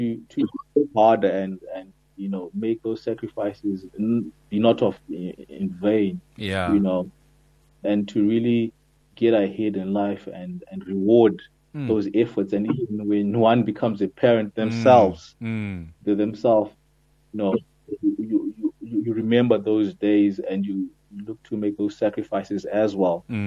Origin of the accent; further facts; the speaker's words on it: Zimbabwe; You know, growing up in Zimbabwe, generally you do not really encounter as diverse